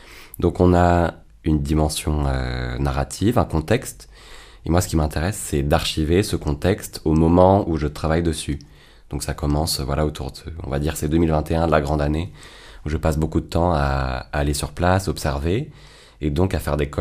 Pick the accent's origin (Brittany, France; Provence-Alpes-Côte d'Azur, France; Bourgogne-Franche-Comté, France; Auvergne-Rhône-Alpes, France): Auvergne-Rhône-Alpes, France; Aubenas; je suis né à Aubenas, grandi à la ferme